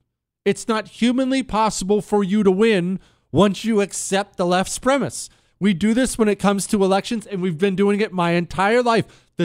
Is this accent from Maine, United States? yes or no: yes; Maine, United States; I grew up in Maine when the completely useless Susan Collins was first running for senator